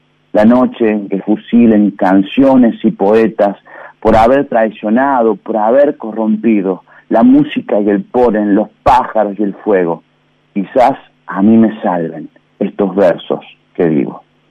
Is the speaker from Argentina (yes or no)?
yes; Córdoba, Argentina; como buen cordobés transerrano que soy